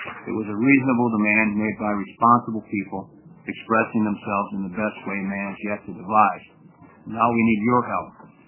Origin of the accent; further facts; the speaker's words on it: Oregon, United States; I'm from Lake County, Oregon.